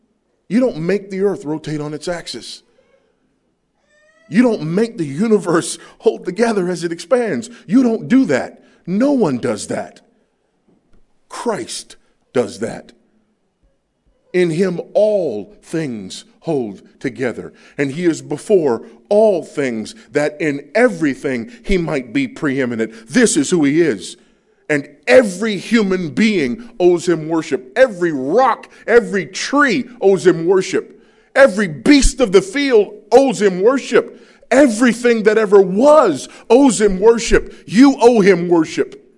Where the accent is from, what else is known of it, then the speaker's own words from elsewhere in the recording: United States; But in one sense, and it's not just because I'm an American, I don't care who they are. Partly because I'm an American and we don't do the king and queen thing.